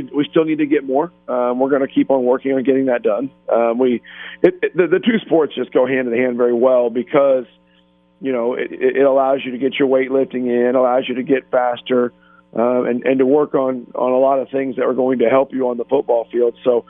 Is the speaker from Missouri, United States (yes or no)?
yes; Jefferson City, Missouri, United States; growing up in Jeff City and being around Jeff City for a long time, you always followed.